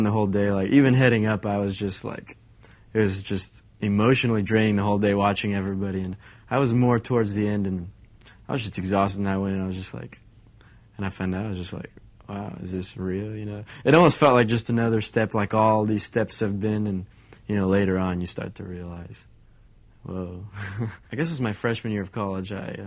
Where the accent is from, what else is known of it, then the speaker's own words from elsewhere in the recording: Rowlett, Texas, United States; I'm from Rowlett, Texas, and I'm 20 years old, and I auditioned in Dallas.